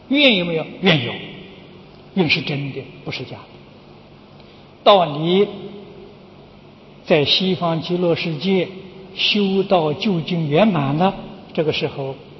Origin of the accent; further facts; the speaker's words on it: China; 忉利天主啊，我们中国人称玉皇大帝。